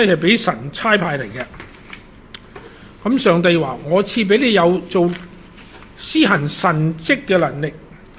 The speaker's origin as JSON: {"language": "Cantonese", "country": "Hong Kong", "tie": "born or raised there", "also_born_or_lived": "Guangzhou", "said": "我喺广州出世，4岁上帝就带咗我嚟香港，"}